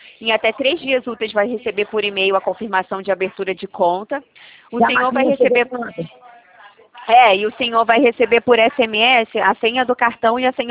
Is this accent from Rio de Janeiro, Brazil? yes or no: no; Ceará, Brazil; E o senhor é lá da minha terra, eu também sou do Ceará.